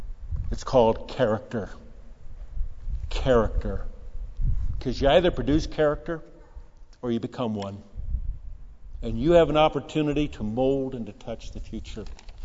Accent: Pasadena, California, United States; I grew up in Pasadena.

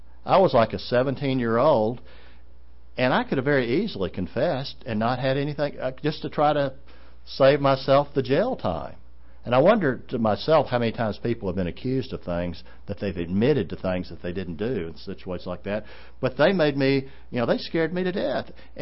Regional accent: Nashville, Tennessee, United States; back in Nashville, I grew up in Nashville, and I left Nashville for a number of years, then I moved back there in 85, been there back there since.

